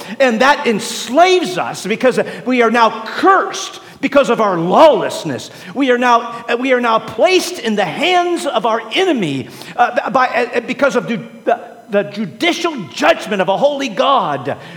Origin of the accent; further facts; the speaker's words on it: St. Louis, Missouri, United States; I'm from St. Louis. There's an R in there, I believe.